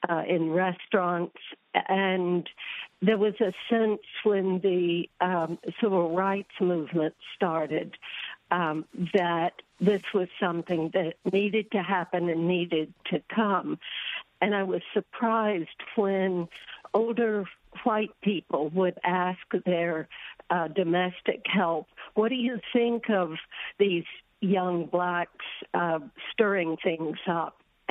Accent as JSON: {"language": "English", "region": "North Carolina", "country": "United States", "tie": "born or raised there", "said": "I grew up in North Carolina in the 40s and 50s and 60s"}